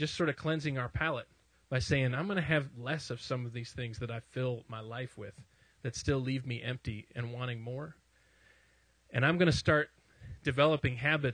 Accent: Chicago, Illinois, United States; I'm from Chicago. It's all pop.

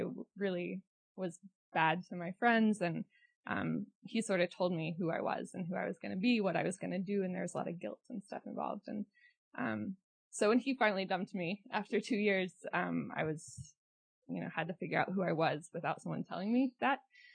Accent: Nacogdoches, Texas, United States; now in Austin, United States; So I'm from Nacogdoches, Texas. There's a few fellow East Texans here. I grew up, I was born and raised there.

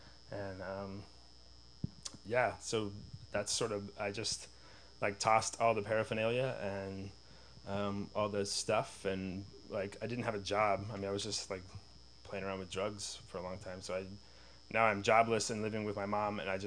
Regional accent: Phoenix, Arizona, United States; also born or lived in Amarillo; we left Amarillo to go to Phoenix, Arizona when I was in third grade. And so I grew up in Phoenix.

